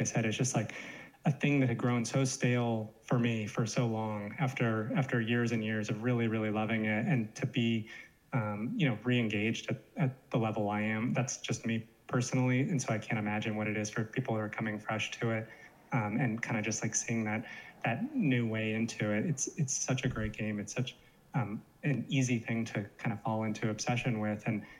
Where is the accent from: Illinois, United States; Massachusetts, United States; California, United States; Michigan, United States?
California, United States; Los Angeles; One thing that was fortunate growing up in Los Angeles is the big famous bookstore in Pasadena is Vroman's.